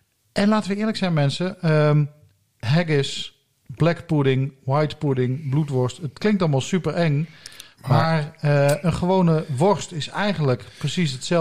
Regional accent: Limburg, Netherlands; moved away; opgegroeid in Limburg. Lang geleden daar weggegaan.

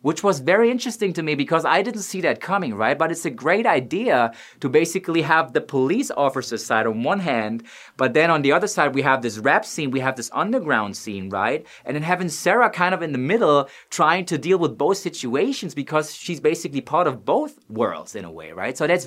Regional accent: Offenbach, Hesse, Germany; I was coming from Offenbach, which maybe not all of you guys know, but Offenbach in Germany is a small town next to Frankfurt am Main

